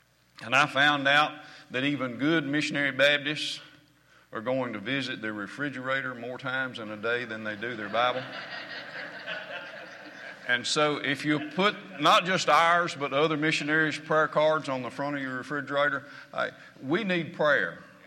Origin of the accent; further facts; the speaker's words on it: Arkansas, United States; also born or lived in Texas; So I am originally from Texas and grew up in Arkansas.